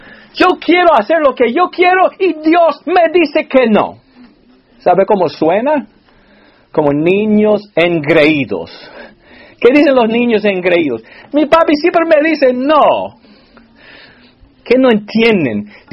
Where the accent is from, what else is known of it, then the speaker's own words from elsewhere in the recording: Alabama, United States; now in New Jersey, United States; Yo me crié en Alabama. Y me gusta Alabama, no me entiendan mal. Pero en un lugar bastante llano.